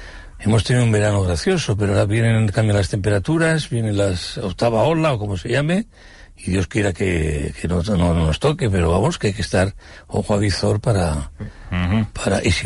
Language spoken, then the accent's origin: Spanish; Panama; born there; Y yo nací en Panamá.